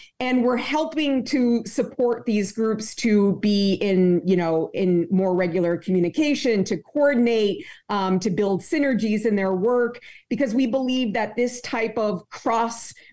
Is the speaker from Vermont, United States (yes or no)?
yes; Vermont, United States; born or raised there; now in New York, United States